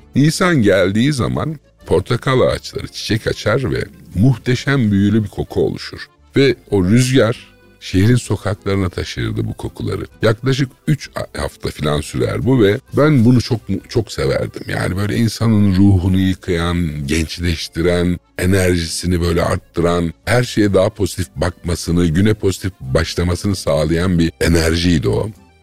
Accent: Adana, Turkey; ben Adana'da büyüdüm. Çocukluğum, gençliğim orada geçti. Dolayısıyla da bütün anılarım neredeyse orada, Adana sokaklarında. Ve ben bir gerçek sokak çocuğuydum.

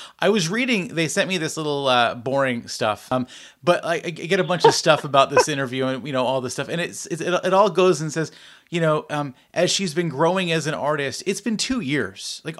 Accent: Belleville, Ontario, Canada; I'm from Belleville.

